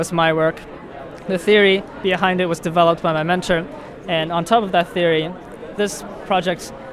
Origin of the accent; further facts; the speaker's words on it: North Carolina, United States; I'm from the North Carolina School of Science and Math. I'm from North Carolina.